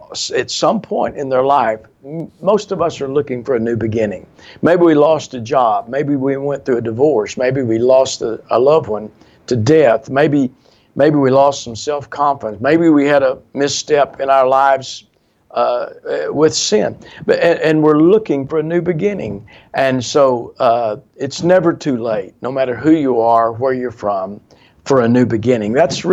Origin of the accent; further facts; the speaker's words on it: Fort Worth, Texas, United States; And I grew up in Fort Worth, Texas.